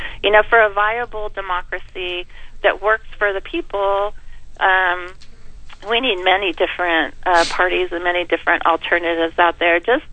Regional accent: California, United States; I know I come from the California that is working class, that struggles

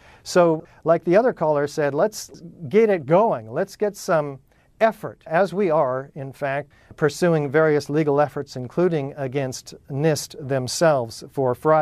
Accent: United States

